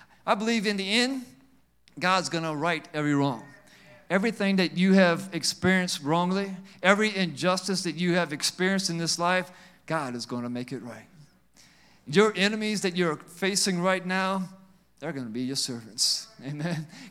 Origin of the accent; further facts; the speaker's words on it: the South, United States; We're from the South. You act like you ain't got no roaches in your house.